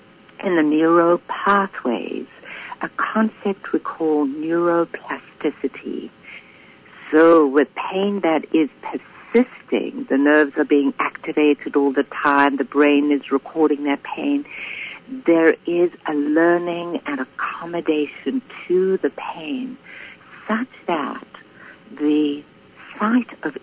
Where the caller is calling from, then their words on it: Canada; Physio is PT. I'm sorry, I'm talking from Canada.